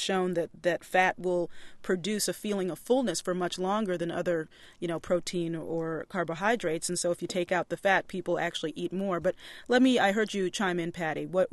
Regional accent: Baltimore, Maryland, United States; And when I was growing up in Baltimore, the traditions that we would follow included the German traditions because there were so many Germans in Baltimore

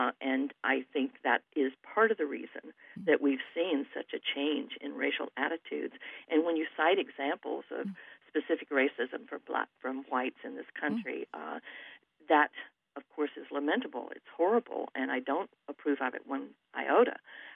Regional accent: the South, United States; I'm from the South, and I tend to speak more Southern when I'm there because I pick it up.

